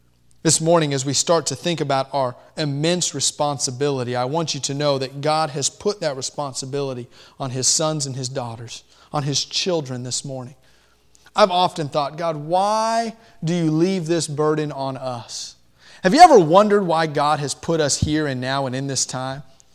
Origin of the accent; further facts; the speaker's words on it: Miami, Florida, United States; I grew up in Miami. Give me Dan Marino.